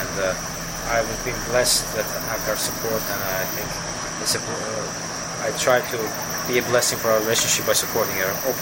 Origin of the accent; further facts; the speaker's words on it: Tehran, Tehran Province, Iran; now in Lubbock, United States; I was coming from Tehran, a multicultural city, 14 million people living there, mm-hmm, to Lubbock, Texas, a small city, very conservative, and I come from a liberal, very liberal background.